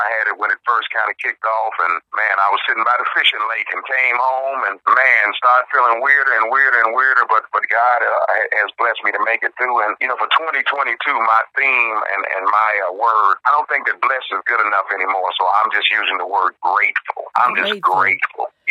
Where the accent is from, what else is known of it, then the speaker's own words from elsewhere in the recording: Cincinnati, Ohio, United States; Born and raised in Cincinnati, Ohio, and that's always, you know, between the Cincinnati and Dayton area is always home, so I spend a lot of time in the South now